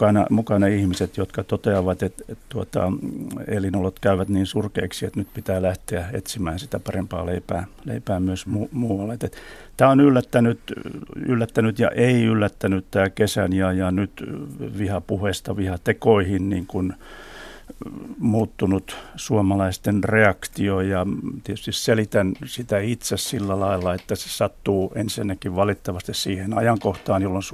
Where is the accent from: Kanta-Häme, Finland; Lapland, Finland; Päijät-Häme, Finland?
Päijät-Häme, Finland; Lahti; yhteenottoja muun muassa kotikaupungissani Lahdessa ja muuta